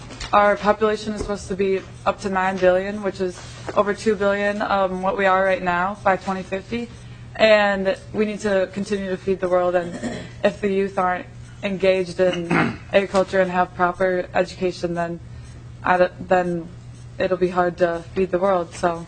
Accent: Lanesboro, Minnesota, United States; I'm from Lanesboro, Minnesota.

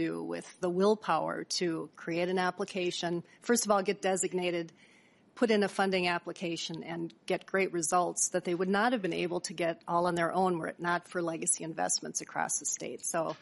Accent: Duluth, Minnesota, United States; I'm from Duluth, so I'm based in Duluth

